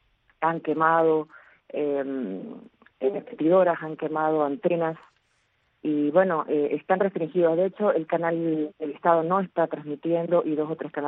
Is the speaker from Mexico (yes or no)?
no; Bolivia; Somos todos bolivianos, somos todas personas que están luchando por su libertad y su democracia